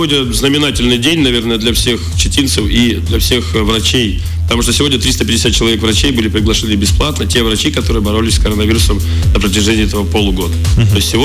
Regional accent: Ukraine; я с Украины сам

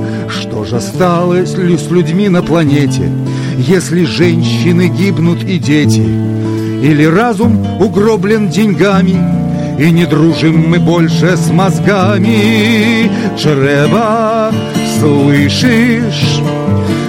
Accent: Tolyatti, Samara Oblast, Russia; в том числе вот я из Тольятти

